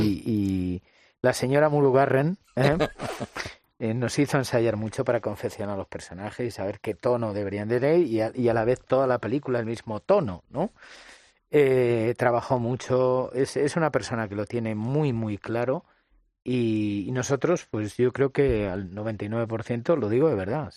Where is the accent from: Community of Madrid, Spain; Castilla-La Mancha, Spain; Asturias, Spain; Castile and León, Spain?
Castilla-La Mancha, Spain; Montiel; Yo recuerdo cuando en Montiel, mi pueblo, yo imaginaba, oye, quiero hacer esto